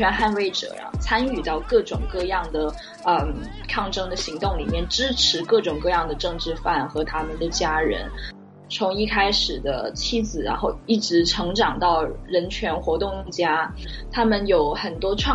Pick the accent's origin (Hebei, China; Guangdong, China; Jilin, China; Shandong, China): Guangdong, China; Guangzhou; 我是在广州长大的嘛，然后在广州就可以看到香港的电视台